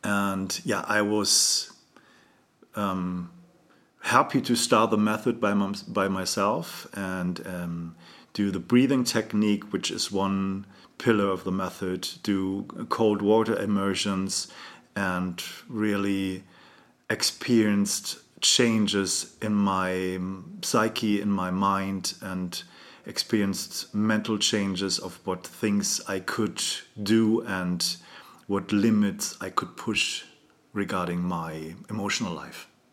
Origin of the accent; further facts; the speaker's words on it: Germany; English is a second language; I'm originally from Germany, still living there.